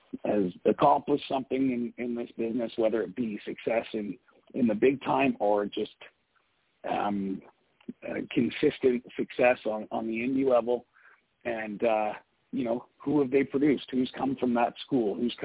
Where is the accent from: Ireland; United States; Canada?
Canada; being a Canadian wrestler of smaller stature, Benoit really appealed to me.